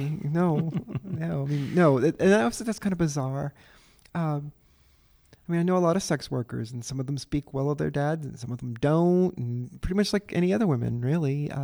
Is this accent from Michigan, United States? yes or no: no; Louisiana, United States; I grew up in the River Parishes.